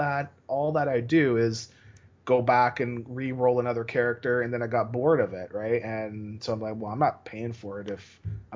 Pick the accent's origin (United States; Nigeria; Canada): Canada; Toronto, Ontario; I'm from Toronto, or really close to there, but I am a Toronto boy.